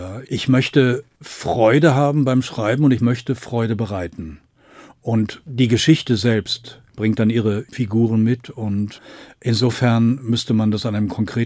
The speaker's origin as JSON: {"language": "German", "town": "Oberhausen", "region": "North Rhine-Westphalia", "country": "Germany", "tie": "born or raised there", "lives_now": "Essen, Germany", "said": "als ich 1900, ich weiß nicht, da war ich 18, also 71 bin ich von Oberhausen nach Essen gezogen, und also in die Nachbarstadt."}